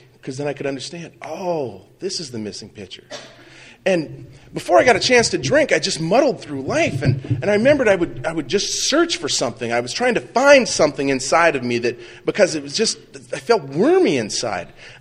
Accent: Minot, North Dakota, United States; So I was born in Minot, I was raised in Minot, and everybody else had been to like France and Spain

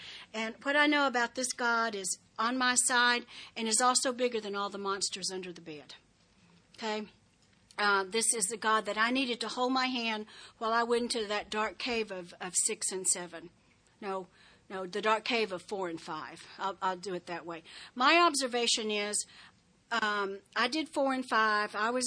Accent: Texas, United States; I grew up in West Texas, very flat, and if you stood on a railroad track, it really looked like the two rails eventually touched.

